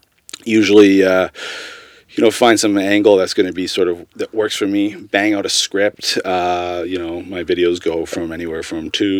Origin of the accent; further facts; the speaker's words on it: North Vancouver, British Columbia, Canada; I grew up on the North Shore, and a lot of my friends love to go to like Lynn Canyon and stuff and cliff dive